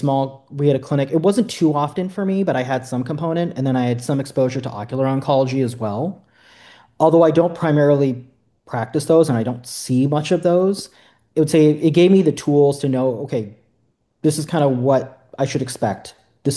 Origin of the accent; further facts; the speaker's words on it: California, United States; I'm from Southern California. I wanted to be close to Southern California, like an hour flight, day's drive, ideally.